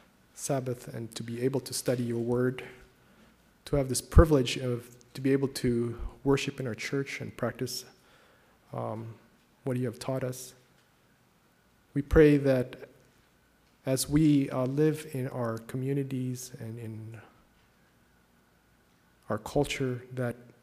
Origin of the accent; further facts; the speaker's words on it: Philippines; Well, I was growing up in the Philippines.